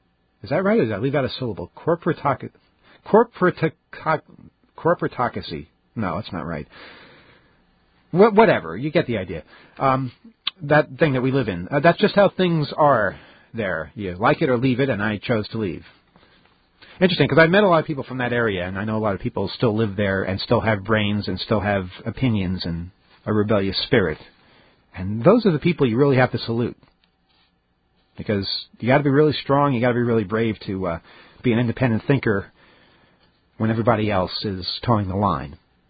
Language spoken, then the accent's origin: English; Canada; As a Canadian, the thing I like most about our elections is that there's generally just a few months of campaigning before the election.